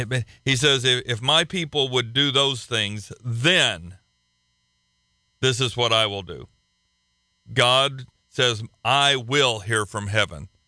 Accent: Oklahoma, United States; You see, there are some things about the culture that I was raised up in Oklahoma that are not necessarily the most healthy.

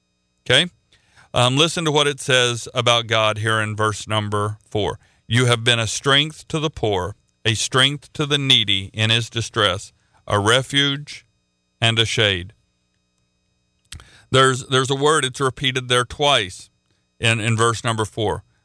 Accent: Oklahoma, United States; I'm from Oklahoma, and Missouri's where I went to school, and Missouri is called the Show Me State.

